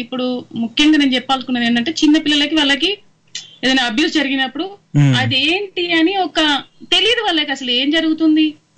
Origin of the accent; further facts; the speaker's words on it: Uppal, Telangana, India; నేను పుట్టింది తెలంగాణ బిడ్డను, ఉప్పల్లో పుట్టాను. బ్యాక్గ్రౌండ్ కూడా మొత్తం ఉప్పలే. చదువుకుంది అంతా ఇక్కడే నాది.